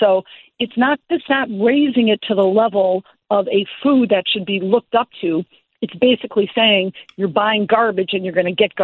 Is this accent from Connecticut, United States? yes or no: no; Berwyn, Illinois, United States; I'm a girl from Berwyn. So, you know, I started out, you know, very modest means.